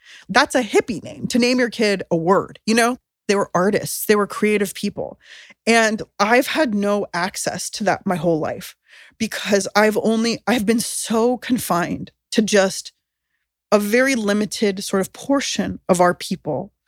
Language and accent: English; San Diego, California, United States; I mean, I grew up in San Diego, so I was a lot in citrus orchards